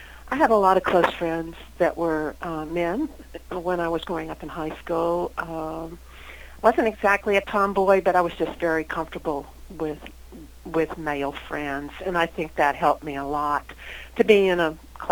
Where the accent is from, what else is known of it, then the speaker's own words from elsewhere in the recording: Sanford, North Carolina, United States; Well, I was raised in Sanford